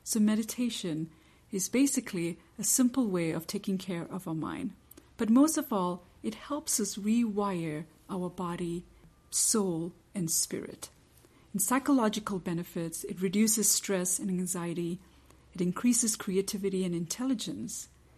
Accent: Kansas City, Missouri, United States; I know that's a mouthful. I'm from Kansas City.

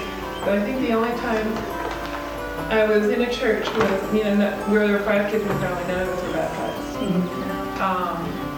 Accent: Seattle, Washington, United States; I grew up in Seattle, I had cousins in Portland who happened to be Lutheran, Missouri, and they had an intern from St. Louis.

